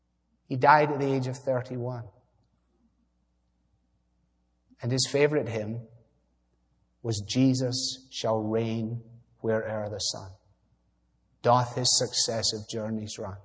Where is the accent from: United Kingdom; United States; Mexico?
United Kingdom; Glasgow, Scotland; I was brought up in Glasgow, which is a long way from here tonight.